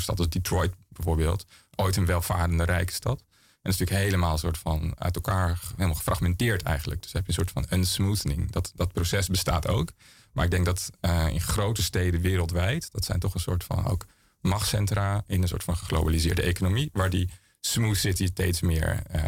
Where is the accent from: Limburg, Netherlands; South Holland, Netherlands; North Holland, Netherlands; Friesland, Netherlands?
North Holland, Netherlands; Amsterdam; ik denk voor iedereen die hier al meerdere jaren woont, of in mijn geval meerdere decennia